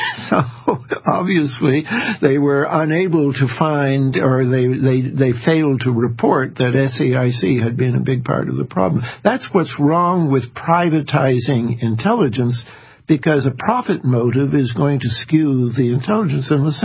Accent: Canada; now in United States; I'm not even an American. I'm a Canadian, but I like America.

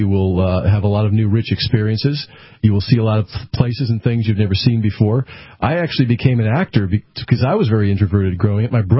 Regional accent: New England, United States; I grew up in New England, and I do like the four seasons.

